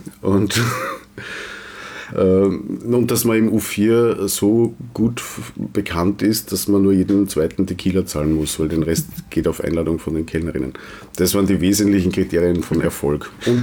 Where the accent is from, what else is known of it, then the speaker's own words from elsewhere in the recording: Wiener Neustadt, Lower Austria, Austria; so wie der Lungenarzt auch in Wiener Neustadt, wo ich herkomme.